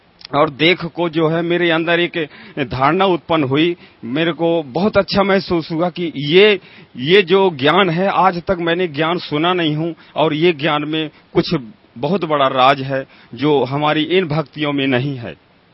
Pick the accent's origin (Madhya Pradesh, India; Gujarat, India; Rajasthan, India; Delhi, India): Madhya Pradesh, India; Satna; मैं सतना जिला एमपी से आया हुआ हूँ, रीवा संभाग है मेरा।